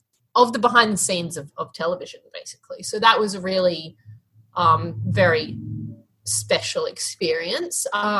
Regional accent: Australia; I swear a lot because I'm Australian. I'm really sorry.

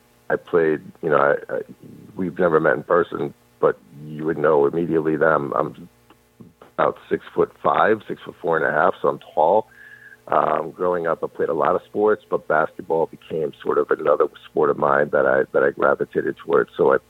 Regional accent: New York, United States; So growing up in New York, obviously, you become a Cosmos fan.

